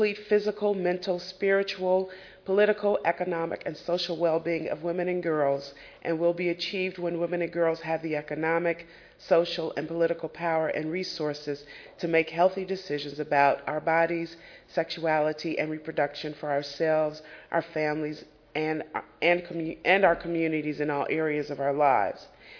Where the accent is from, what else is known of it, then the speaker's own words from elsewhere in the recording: Illinois, United States; former Representative Henry Hyde from my home state of Illinois